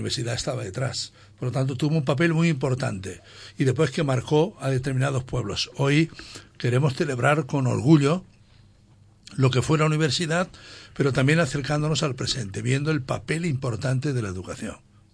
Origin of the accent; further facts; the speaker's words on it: Benejúzar, Valencian Community, Spain; Mi pueblo, que es Benejúzar, y otros muchos pueblos del entorno quedaron marcados en sus patronas